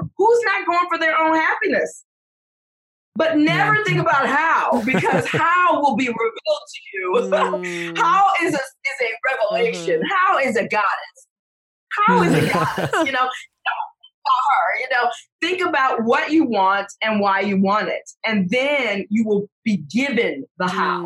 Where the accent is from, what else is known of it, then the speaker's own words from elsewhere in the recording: Detroit, Michigan, United States; I just am a roughneck. I'm from Detroit.